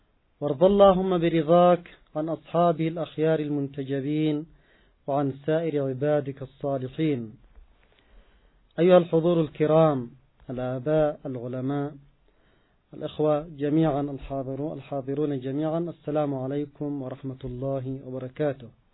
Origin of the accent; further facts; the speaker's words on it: Yemen; فما هو موروثنا نحن كشعب يمني؟